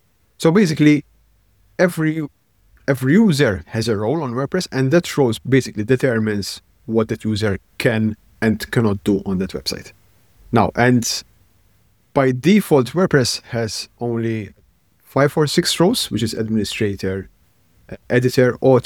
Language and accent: English; Malta; now in Netherlands; I am originally from Malta, but I live in the Netherlands.